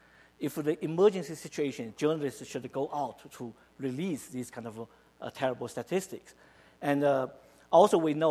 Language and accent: English; China; when I grew up in China in early 60s, as a kid